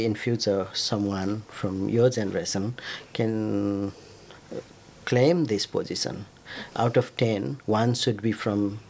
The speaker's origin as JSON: {"language": "English", "country": "Nepal", "lives_now": "Toowoomba, Australia", "said": "I come from Nepal. I will be always proud of that. Mm. But now for my girls, Toowoomba is home."}